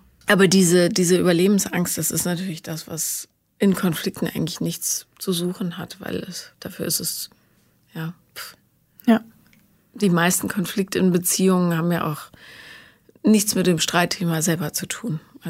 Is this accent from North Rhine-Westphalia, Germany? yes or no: yes; Bonn, North Rhine-Westphalia, Germany; weil ich bin ja in Bonn aufgewachsen